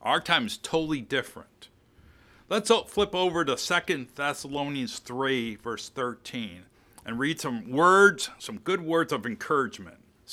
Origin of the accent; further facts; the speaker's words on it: Chicago, Illinois, United States; And I'm a northerner from Chicago in a southern Walmart in Louisiana, okay?